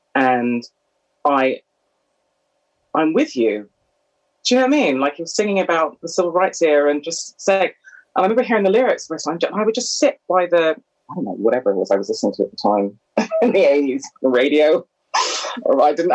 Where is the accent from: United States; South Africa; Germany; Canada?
Canada; I was born and raised in Canada in the 70s and 80s